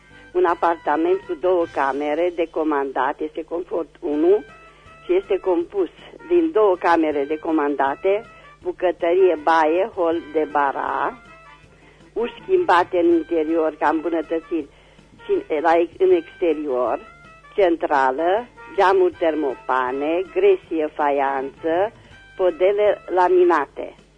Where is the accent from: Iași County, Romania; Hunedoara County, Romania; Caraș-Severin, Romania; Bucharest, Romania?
Caraș-Severin, Romania; Reșița; sunt din Reșița